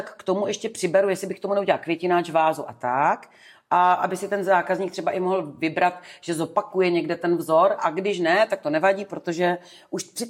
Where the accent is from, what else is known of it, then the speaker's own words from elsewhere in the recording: North Moravia, Czechia; já pocházím ze Severní Moravy. A vlastně tam je to kraj razovity